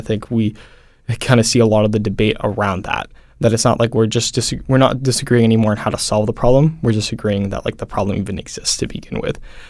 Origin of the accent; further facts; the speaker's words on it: Swampscott, Massachusetts, United States; So I grew up in Swampscott, Massachusetts, which is a little bit north of Boston.